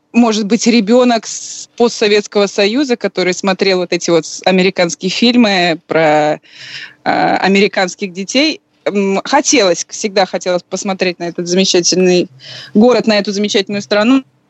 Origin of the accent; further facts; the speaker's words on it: Almetyevsk, Tatarstan, Russia; moved away as an adult; now in Thailand; я уехала из Таиланда в 2013 году, села в своем родном городе из Татарстана, я из Альметьевска